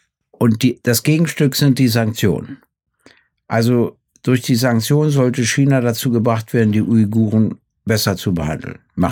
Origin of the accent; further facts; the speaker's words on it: East Germany, Germany; Und mein letzter Hinweis, ich komme ja aus der DDR.